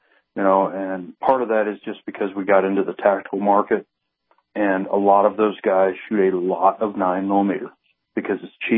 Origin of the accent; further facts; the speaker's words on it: Arkansas, United States; I will sell you some oceanfront property in my home state of Arkansas.